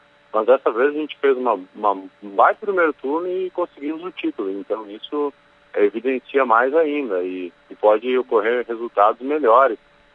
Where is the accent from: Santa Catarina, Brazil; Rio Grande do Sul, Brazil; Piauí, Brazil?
Rio Grande do Sul, Brazil; Gentil; also born or lived in Marau; Eu nasci em Marau porque em Gentil não tem todos os recursos de saúde, então eu nasci em Marau e vivo praticamente Marau, Gentil, esse é o meu eixo, é ali que minha família mora.